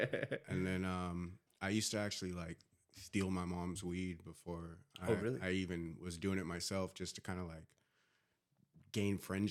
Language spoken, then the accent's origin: English; Claremont, United States; Grew up in Claremont, born and raised.